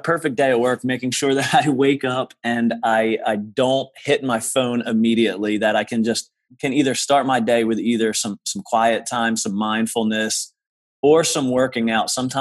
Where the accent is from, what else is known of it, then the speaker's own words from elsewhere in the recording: New Jersey, United States; I'm from New Jersey, Southern New Jersey, originally. And it was just a small corner store.